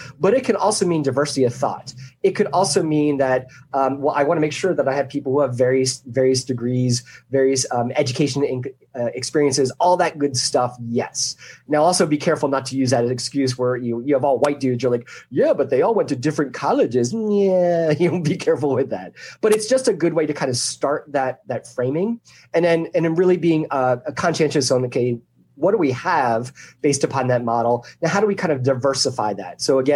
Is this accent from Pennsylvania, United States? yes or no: yes; Philadelphia, Pennsylvania, United States; I grew up in Philadelphia area and that was kind of our thing.